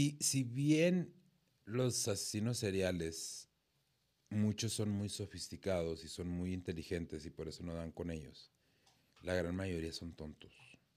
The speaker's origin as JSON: {"language": "Spanish", "town": "Ciudad Juárez", "region": "Chihuahua", "country": "Mexico", "said": "los que somos de Juárez sabemos"}